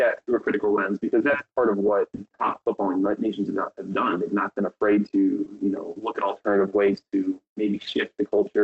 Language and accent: English; California, United States; I grew up in a community that had a lot of immigrants. And it was just I grew up in California, so we had 365 days of sunshine.